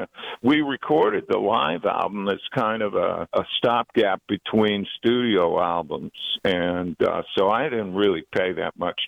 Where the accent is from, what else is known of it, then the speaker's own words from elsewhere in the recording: Ottawa, Ontario, Canada; I'm from Canada originally, and I was in Ottawa as a teenager, and I was about 13